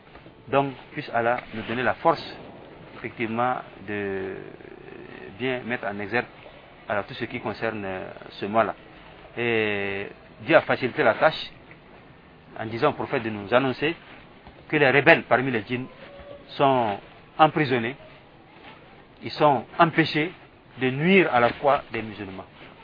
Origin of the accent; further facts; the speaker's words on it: Burkina Faso; Vous savez que chez nous, au Burkina Faso, comme dans les pays laïcs, la musique est un frein.